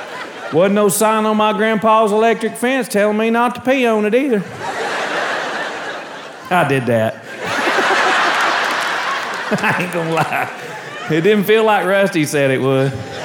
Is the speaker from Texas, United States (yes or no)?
no; Arkansas, United States; I said, you want us to get in the ocean smelling like shrimp? I'm from Arkansas. Even I know that ain't right.